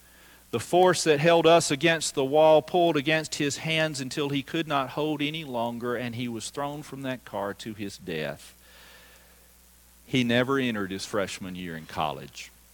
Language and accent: English; Georgia, United States; I grew up around Six Flags Over Georgia. And when I was growing up at Six Flags Over Georgia, they had this neat ride.